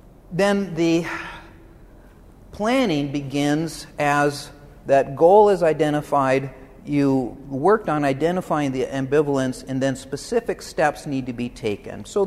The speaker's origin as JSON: {"language": "English", "region": "Michigan", "country": "United States", "tie": "born or raised there", "said": "I grew up in Michigan."}